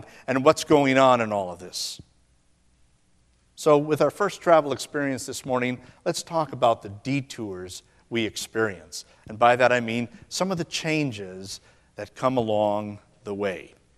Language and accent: English; Midwest, United States; I grew up in the Midwest, and we had a saying back there that went like this.